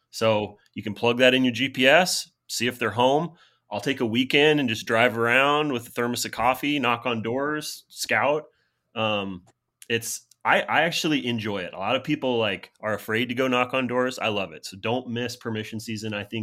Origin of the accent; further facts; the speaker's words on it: Nebraska, United States; so where I grew up hunting in Southeast Nebraska, it is 99.9% private land.